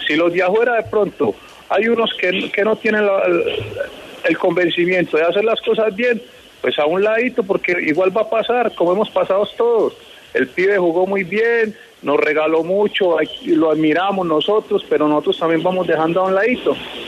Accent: Colombia; yo soy muy colombiano, me duele lo que me pasa con la selección

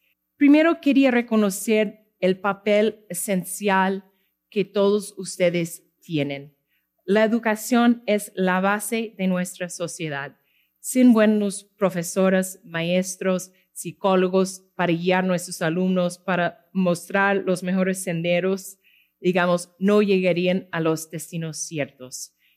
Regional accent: Wallingford, Connecticut, United States; Spanish is a second language; Yo crecí, como William dijo, en Wallingford, Connecticut. Queda entre Nueva York y Boston. Crecí en una familia de clase media.

